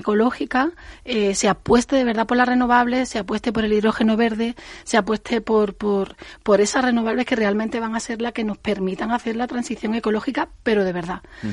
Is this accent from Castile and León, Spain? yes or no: no; Jerez de la Frontera, Andalusia, Spain; como el de Jerez de la Frontera, que de donde yo soy.